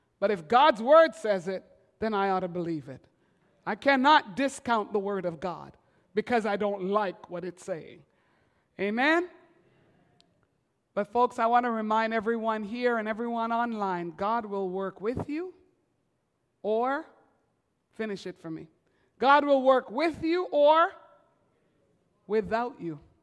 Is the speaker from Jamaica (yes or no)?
yes; Jamaica; born there; I'm Jamaican born